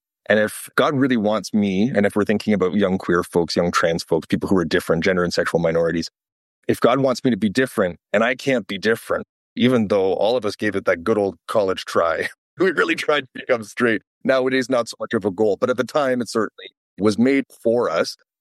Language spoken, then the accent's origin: English; Toronto, Ontario, Canada; So I grew up in Toronto, Ontario, dirty riding Canadian, the youngest of 5 kids. I grew up in a family that was not a religious family.